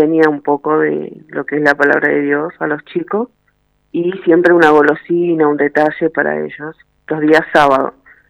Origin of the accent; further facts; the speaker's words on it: Buenos Aires, Argentina; Vengo de Buenos Aires con mucha necesidad